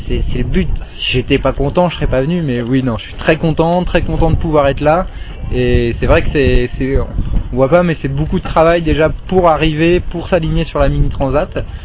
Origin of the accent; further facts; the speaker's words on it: Pays de la Loire, France; also born or lived in Pithiviers; now in Morbihan, France; Alors je suis né à Pithiviers dans le Loiret, donc c'est presque dans le centre de la France, mais j'ai quasiment toujours vécu dans la région nantaise.